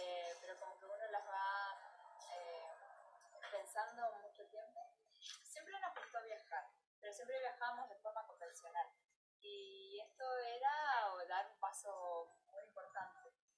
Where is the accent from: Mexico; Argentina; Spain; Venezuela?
Argentina; Santa Clara del Mar, Buenos Aires Province; Hace un año que salimos de Argentina, de un pueblito, Santa Clara del Mar, que está en la costa argentina.